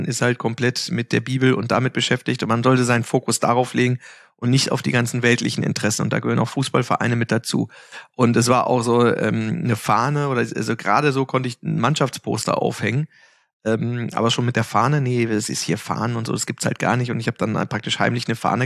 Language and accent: German; Altwarmbüchen, Lower Saxony, Germany; also born or lived in Hannover; Naja, ich bin in Hannover geboren und habe da in Altwanbüchen, das ist halt praktisch direkt vor Ort angrenzend